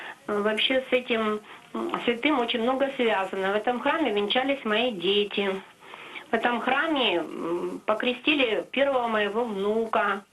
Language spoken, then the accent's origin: Russian; Zernograd, Rostov Oblast, Russia; в нашем маленьком городе. Я из Ростовской-на-Дону области, город Зерноград.